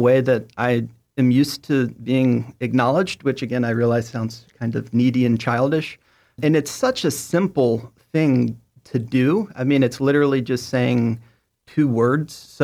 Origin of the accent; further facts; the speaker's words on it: Chattanooga, Tennessee, United States; Yes, I did. Oddly enough, had a lot of mutual friends growing up